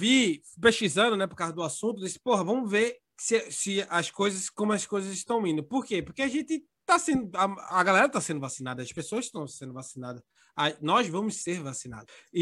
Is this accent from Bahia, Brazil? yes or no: no; Pernambuco, Brazil; o meu problema é que eu nasci, me criei em Rio Doce, um bairro de elite.